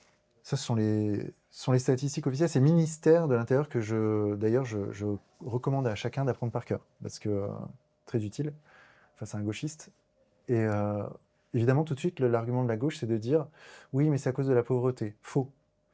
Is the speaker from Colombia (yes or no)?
yes; Colombia; now in France; Des scènes que j'aurais pu voir dans les années 80 quand j'étais gamin en Colombie, le voir maintenant en France, c'est dingue.